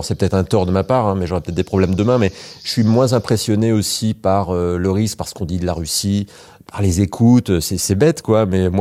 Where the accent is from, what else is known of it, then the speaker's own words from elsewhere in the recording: France; moved away; Autant chez nous, en France en particulier, en Europe, mais en France en particulier, on est tout le temps en train de critiquer le pouvoir en place